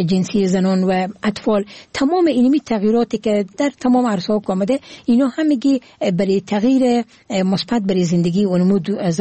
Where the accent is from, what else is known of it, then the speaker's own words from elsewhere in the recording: Herat, Afghanistan; چون امی زادگاه من هرات هست